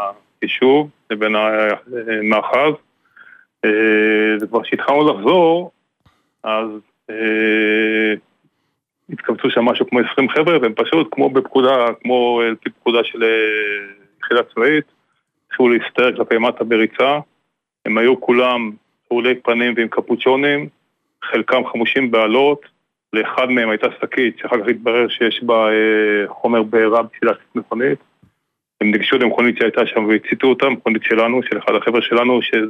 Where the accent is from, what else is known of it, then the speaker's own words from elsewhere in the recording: Beit HaShita, Northern District, Israel; במקור, בית השיטה.